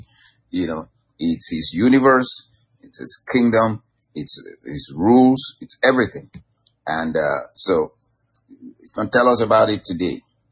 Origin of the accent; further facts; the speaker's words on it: Nigeria; like I grew up in Nigeria, for instance